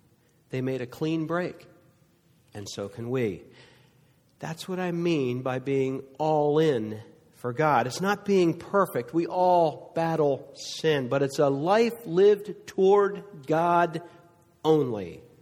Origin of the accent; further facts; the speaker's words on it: East Coast, United States; now in Texas, United States; I'm from the East Coast, and when I came to Texas, like, good night.